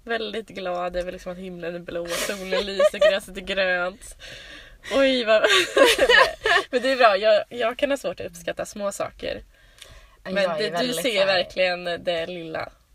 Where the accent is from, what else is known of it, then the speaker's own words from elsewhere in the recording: Skövde, Västra Götaland County, Sweden; Jag är 21 år gammal och jag kommer också från Skövde.